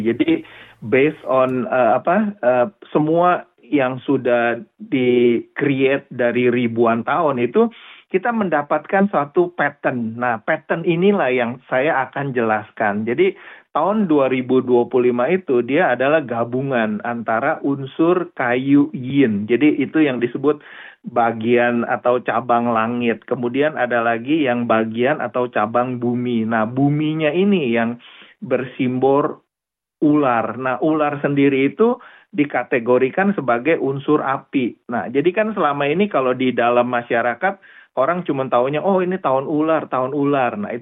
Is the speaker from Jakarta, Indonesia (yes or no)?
yes; Jakarta, Indonesia; now in Melbourne, Australia; saya lahir dan besar di Jakarta, di daerah kota. Orang Chinatown lah istilahnya. Jadi kemudian tahun 90-an saya pindah ke Melbourne. Jadi menetap sampai sekarang.